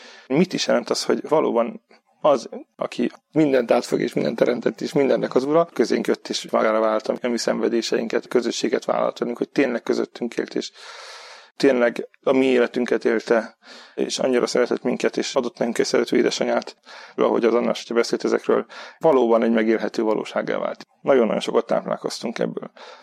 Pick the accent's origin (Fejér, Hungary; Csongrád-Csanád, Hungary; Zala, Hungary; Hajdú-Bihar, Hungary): Hajdú-Bihar, Hungary; Debrecen; Debrecenben születtem, ott nőttem fel. Szüleim mind a ketten zenészek, kórusvezetők. Mi az ő kórusaikkal nőttünk fel, alapvetően vallásos meggyőzési légkörben.